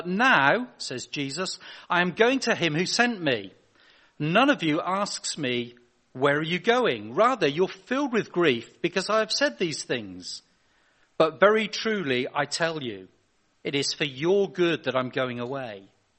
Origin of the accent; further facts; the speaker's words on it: Cirencester, South West England, United Kingdom; I'm from Cirencester originally, down the road, where my family still work, still live. And I've come up today from Somerset, where the water is still safe.